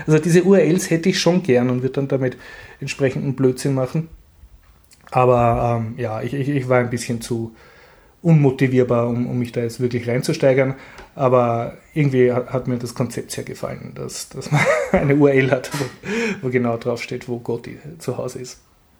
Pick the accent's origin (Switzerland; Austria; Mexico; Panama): Austria; Und die haben dann rausgekriegt, aha, ich bin Österreicher.